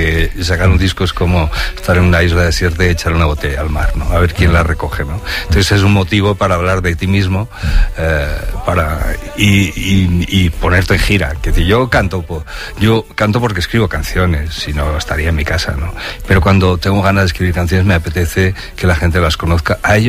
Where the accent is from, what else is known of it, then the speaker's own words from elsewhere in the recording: Asturias, Spain; Yo fui a recoger en Asturias, me dan muchos premios, uno que me dieron, en mi pueblo además